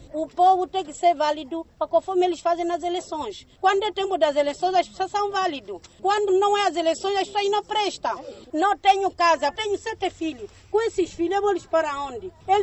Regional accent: Angola; podem me matar aqui porque eu também mereço, sou angolano.

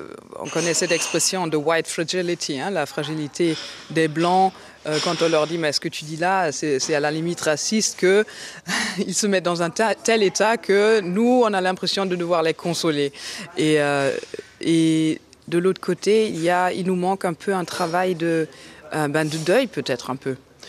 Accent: Cologne, North Rhine-Westphalia, Germany; Et puis quand on disait, je viens de Cologne, mais d'où viens-tu réellement ?

